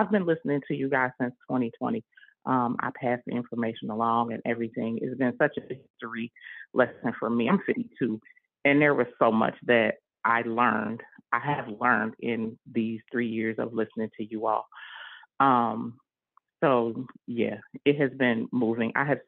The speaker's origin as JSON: {"language": "English", "town": "Cincinnati", "region": "Ohio", "country": "United States", "lives_now": "New York, United States", "said": "I'm actually from Cincinnati, but I'm currently in New York."}